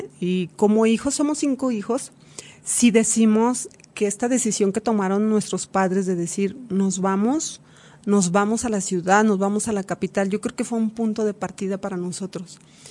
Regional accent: Durango, Mexico; moved away as an adult; que me fui de aquí de Durango, me fui a Culiacán

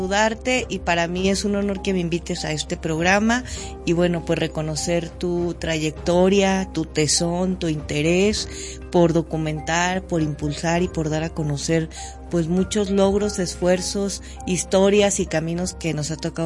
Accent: Durango, Mexico; soy una mujer duranguense, como habemos muchas en este estado

